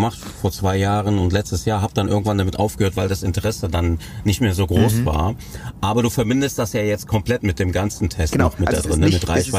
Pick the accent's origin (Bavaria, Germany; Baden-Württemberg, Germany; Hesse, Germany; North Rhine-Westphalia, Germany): North Rhine-Westphalia, Germany; Cologne; als Kölner Junge, ne, der in Köln geboren und aufgewachsen ist